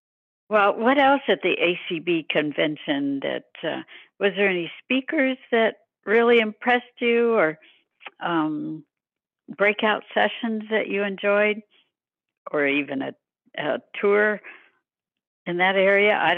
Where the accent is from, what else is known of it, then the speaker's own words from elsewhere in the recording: Illinois, United States; I kind of wanted to go because Illinois is my home state.